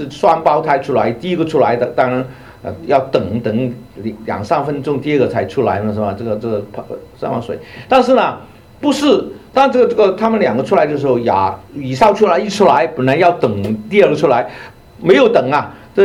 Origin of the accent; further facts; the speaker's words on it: Hong Kong; 那我是从香港来的，香港有很特别的问题。